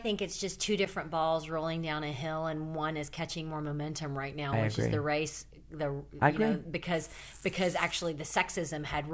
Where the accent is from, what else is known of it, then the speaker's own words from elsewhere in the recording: Southern United States, United States; And, you know, I'm from the South, and I can really relate to...